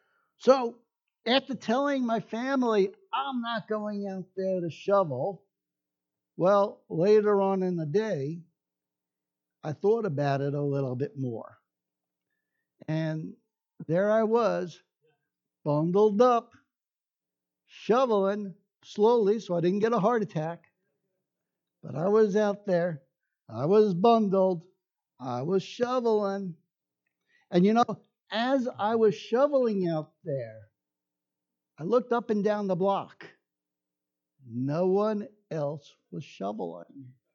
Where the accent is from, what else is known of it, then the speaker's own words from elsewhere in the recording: New York, United States; also born or lived in Florida; now in Georgia, United States; Now, being from the north originally, you can't tell from my accent, but I started out in New York.